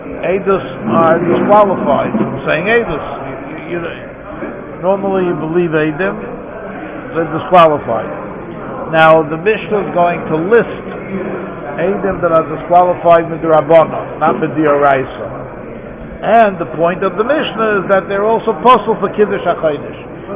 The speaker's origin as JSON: {"language": "English", "town": "New York City", "region": "New York", "country": "United States", "tie": "born or raised there", "said": "I remember when I was growing up on the Lower East Side"}